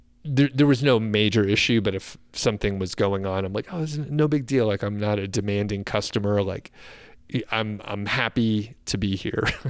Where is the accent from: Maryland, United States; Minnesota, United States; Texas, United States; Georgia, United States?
Georgia, United States; Atlanta; because we're from Atlanta